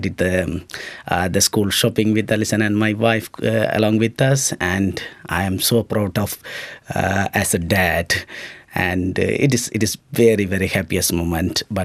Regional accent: Sri Lanka; moved away as an adult; Yeah, it is hard for me. I cannot return to my home country because I was targeted, I was imprisoned, I was tortured, I was detained, and my wife as well. So we got the trouble from the Sri Lankan government. That's the reason I left the country.

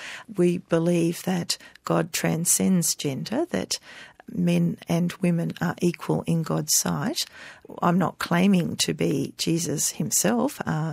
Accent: Sydney, New South Wales, Australia; I grew up in Sydney and was very involved in the Interchurch Christian Fellowship

